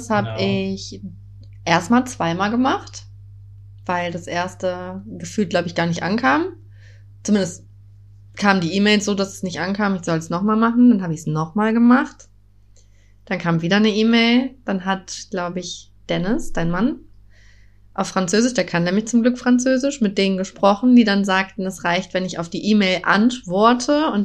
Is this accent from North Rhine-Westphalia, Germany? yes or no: yes; North Rhine-Westphalia, Germany; Ich komme ja nicht aus Köln, aber Umgebung.